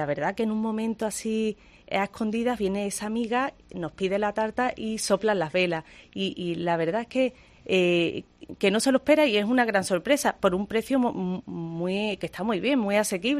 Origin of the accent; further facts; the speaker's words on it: Huelva, Andalusia, Spain; Nosotros somos de Huelva, la familia es de Huelva y los que trabajamos también somos de Huelva